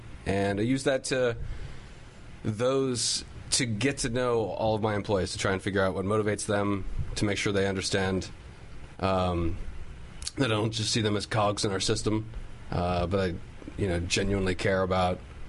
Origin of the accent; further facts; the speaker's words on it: Arlington, Virginia, United States; Arlington, Virginia.